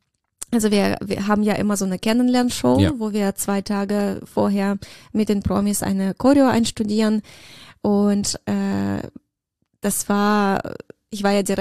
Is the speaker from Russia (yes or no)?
yes; Russia; accent: Russian; Mit meinem russischen Akzent.